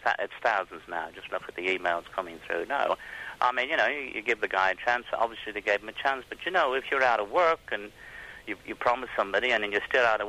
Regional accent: United States; now in Spain; As you know, I'm an American.

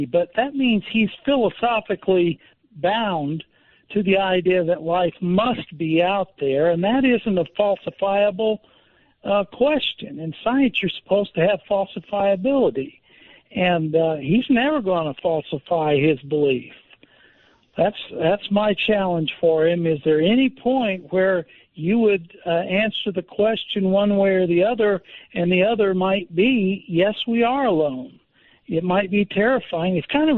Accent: Indianapolis, Indiana, United States; I'm from Indianapolis, and I wanted to ask some kind of challenging questions.

